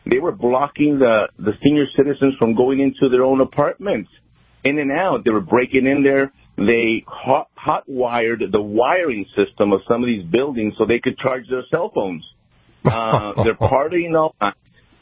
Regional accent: El Paso, Texas, United States; I'm born and raised in El Paso.

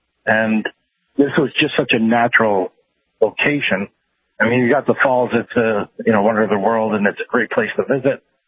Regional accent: Ontario, Canada

